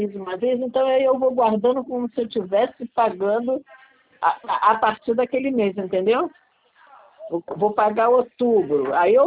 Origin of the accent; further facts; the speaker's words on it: Rio de Janeiro, Brazil; Eu moro na metropolitana, eu sou carioca da gema. Eu moro perto da Barra da Tijuca.